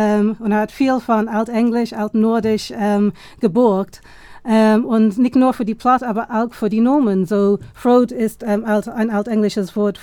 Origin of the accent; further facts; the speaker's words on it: Leinster, Ireland; German is a second language; Und das ist in meiner Heimat gefilmt, so das liebe ich viel.